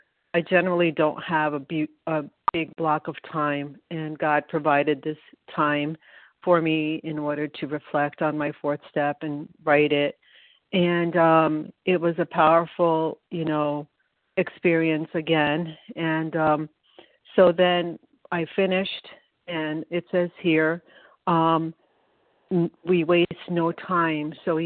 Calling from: New York, United States; from New York.

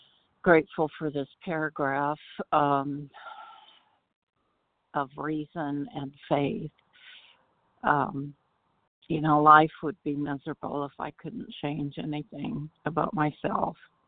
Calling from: Katy, Texas, United States; compulsive overeater recovered from Katy, Texas.

